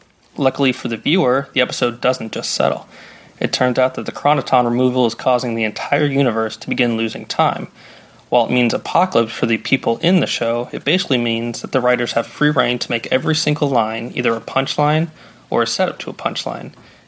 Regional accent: Tampa, Florida, United States; Hi, Extra Hot Great. … from Tampa, Florida

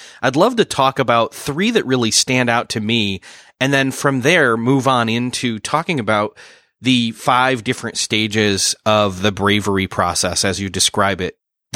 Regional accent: Rochester, New York, United States; My hometown is Rochester, New York, the home of Kodak.

